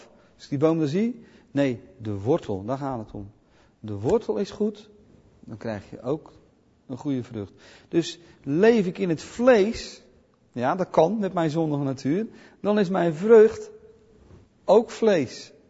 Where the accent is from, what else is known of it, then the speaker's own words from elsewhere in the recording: Netherlands; als Nederlander vind ik het toch wel leuk om een keer naar het Rijksmuseum te gaan